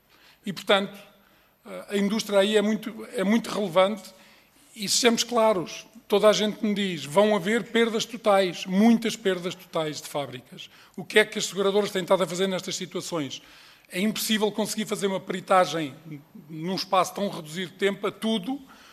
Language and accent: Portuguese; Leiria, Portugal; Eu sou do Distrito de Leiria